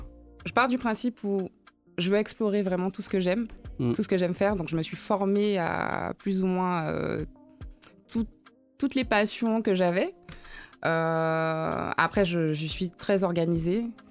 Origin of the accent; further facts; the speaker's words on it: Guadeloupe; also born or lived in Martinique / Barbados; J'ai vécu à la Barbade. J'ai visité beaucoup d'îles, je suis originaire de la Guadeloupe et de la Martinique